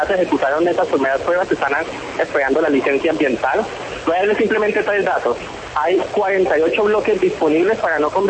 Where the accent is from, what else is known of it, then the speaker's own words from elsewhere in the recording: San Martín, Cesar, Colombia; Yo soy de San Martín, es el municipio donde hoy se está realizando el proyecto piloto de fracking